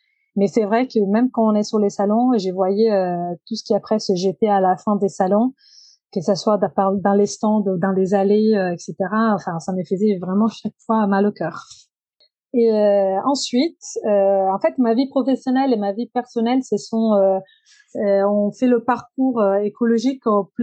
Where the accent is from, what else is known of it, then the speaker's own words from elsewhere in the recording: Italy; accent: Italian; French is a second language; now in France; Et comme donc je suis italienne, peut-être ça s'entend de mon accent